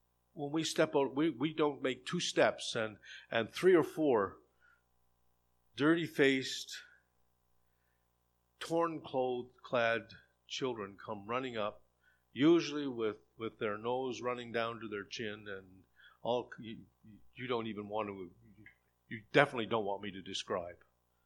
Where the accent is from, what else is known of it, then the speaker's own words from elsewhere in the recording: Rockville, United States; Back in the generation that I grew up in Rockville, the fishing industry was not lucrative like it is today. We were poor.